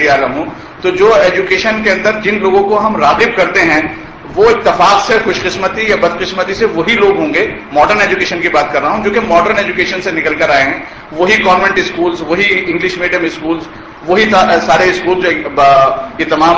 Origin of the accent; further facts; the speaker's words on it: North India, India; میں ایک ایسی زمین سے آیا ہوں حضرات گرامی کہ جہاں پر ہندوستان کی آبادی کا تقریباً 2/3 حصہ رہتا ہے مسلمانوں کا. میرا تعلق نارتھ انڈیا سے ہے